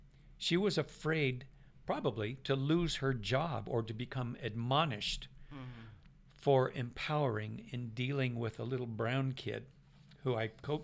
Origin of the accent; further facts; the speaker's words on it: California, United States; And so it was difficult growing up in Shasta County, which was far more racist than it is now.